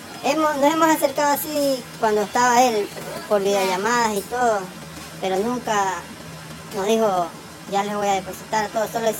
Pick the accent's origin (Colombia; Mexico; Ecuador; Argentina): Ecuador; nosotros, como los ecuatorianos, los latinos que somos